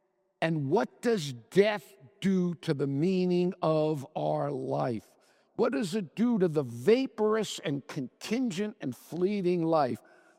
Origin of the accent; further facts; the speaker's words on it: Miami Beach, Florida, United States; I grew up on Miami Beach, and I got my driver's license at 16.